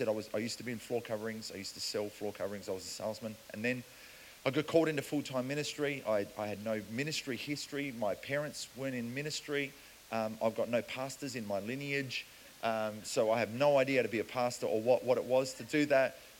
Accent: South Africa; where are you from? I'm from South Africa. Yeah, I can tell, right?

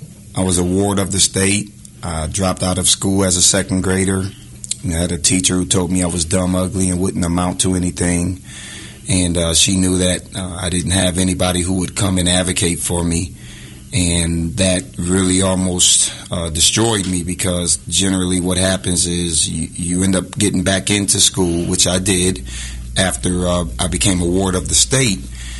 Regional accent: Rochester, New York, United States; I'm from Rochester, New York, and I was born to a 16-year-old mother who eventually dropped out of high school

